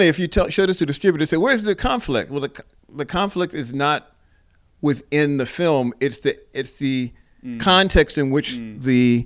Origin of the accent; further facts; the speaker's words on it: New York, United States; Well, you know, I grew up in New York, so it was a basketball town.